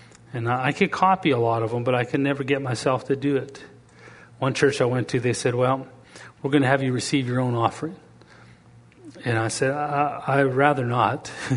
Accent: Canada; Being from Canada, I feel it's tr

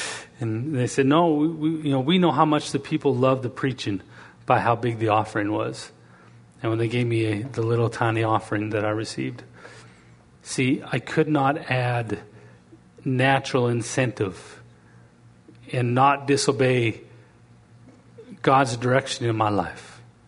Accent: Canada; Being from Canada, I feel it's tr

